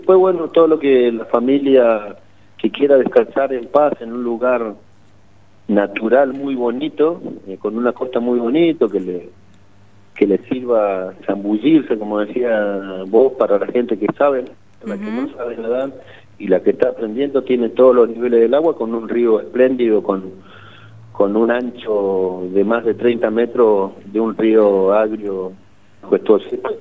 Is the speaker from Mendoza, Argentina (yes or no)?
no; Zapala, Neuquén, Argentina; soy un paisano acá de pueblo, digamos, si bien nací en Zapala, digamos, me crié ahí, en donde mis viejos viven ahí en el barrio Jardín